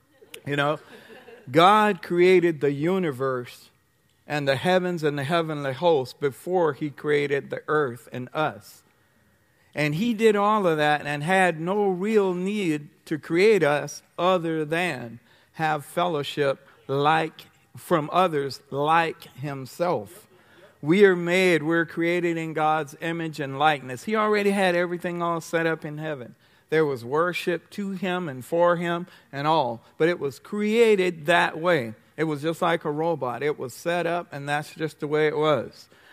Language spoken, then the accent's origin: English; South Carolina, United States; also born or lived in New York; I'm North American, born in New York, raised in South Carolina, farm boy.